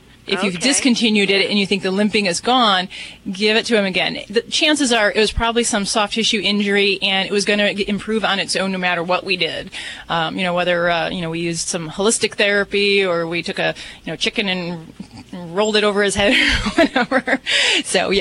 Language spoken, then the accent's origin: English; Las Vegas, Nevada, United States; my bet, and I'm from Vegas, so and I'm betting today, man